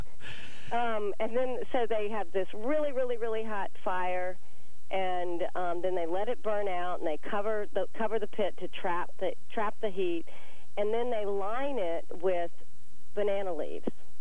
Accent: North Carolina, United States; growing up in North Carolina, the big community barbecue, I mean, the traditional one, was called a pig pickin'.

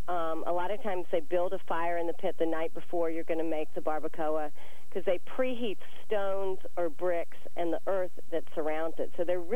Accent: North Carolina, United States; growing up in North Carolina, the big community barbecue, I mean, the traditional one, was called a pig pickin'.

